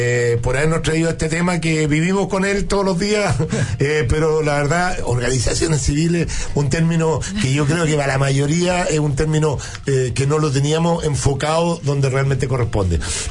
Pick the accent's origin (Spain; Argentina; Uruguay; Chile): Chile; ¿somos los chilenos solidarios realmente?